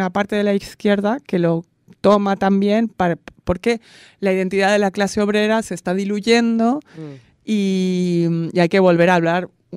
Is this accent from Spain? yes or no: yes; Barcelona, Catalonia, Spain; Pero yo soy de Barcelona y eso es así.